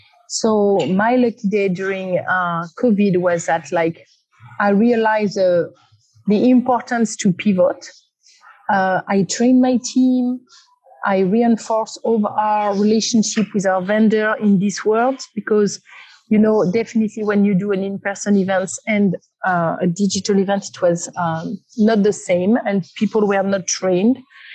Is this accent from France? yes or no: yes; France; accent: French; English is a second language; now in United States; because I'm European and I'm sure you recognize my very strong French accents.